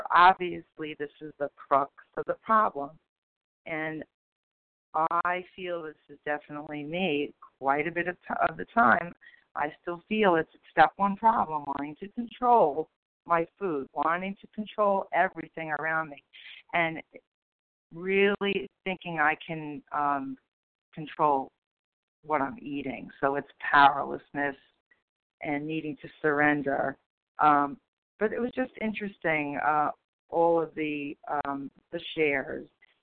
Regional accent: New Jersey, United States; from New Jersey

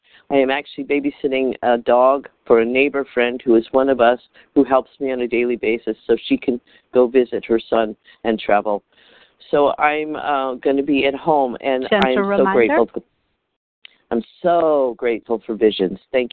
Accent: California, United States; I'm from California

